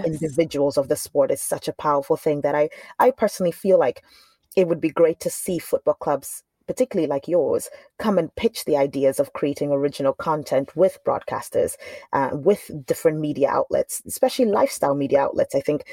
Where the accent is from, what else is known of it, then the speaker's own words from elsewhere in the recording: Zambia; from a young age, you know, I came from Zambia